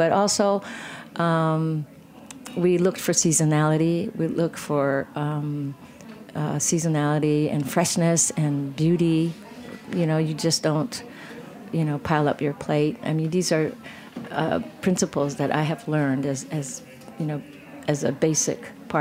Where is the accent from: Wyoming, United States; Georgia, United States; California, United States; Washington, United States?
California, United States; Well, I think a lot of it had to do from growing up in California, spending time in California.